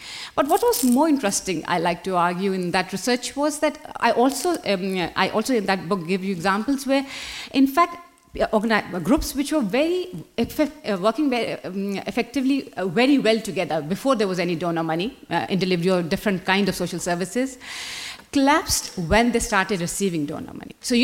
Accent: Pakistan; I come from Pakistan

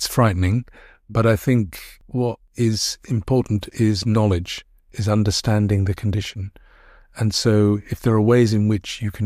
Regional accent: Birmingham, West Midlands, United Kingdom; also born or lived in Bangladesh; I'm someone born originally in Bangladesh. I grew up in Birmingham.

